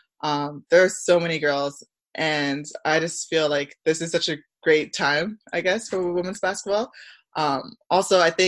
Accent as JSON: {"language": "English", "town": "Scarborough", "region": "Ontario", "country": "Canada", "tie": "born or raised there", "also_born_or_lived": "Barrie / Milton", "said": "I grew up in Scarborough until, like, the fifth grade."}